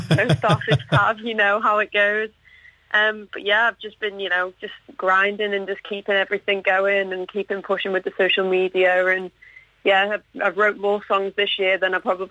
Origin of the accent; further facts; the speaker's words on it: Scarisbrick, North West England, United Kingdom; that tends to be where I hang out more so than Skaresbrick, but that is my hometown for sure.